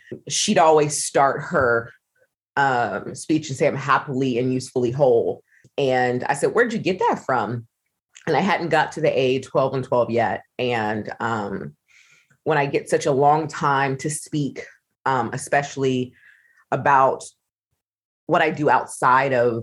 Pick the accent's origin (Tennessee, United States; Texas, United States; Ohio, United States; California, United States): Ohio, United States; I'm from the Midwest. I'm from Ohio.